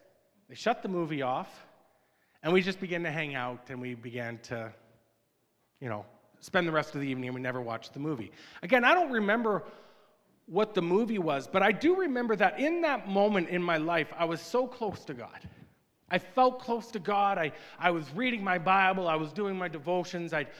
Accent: Oshawa, Ontario, Canada; My dad was a pastor in a town called Oshawa, Ontario, where I grew up in Ontario.

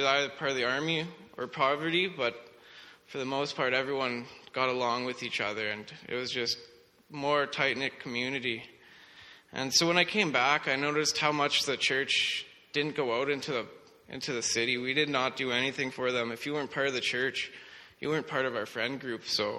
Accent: Saskatchewan, Canada; also born or lived in Lethbridge; I was born in Lethbridge, Alberta, where me and my two brothers and my mom lived, but at an early age, my parents got divorced, and so we moved to Saskatchewan

